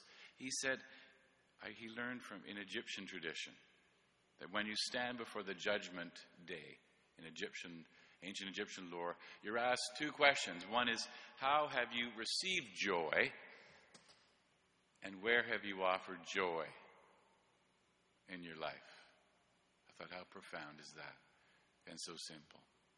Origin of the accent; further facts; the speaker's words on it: Canada; And here we come, because we are Canadian.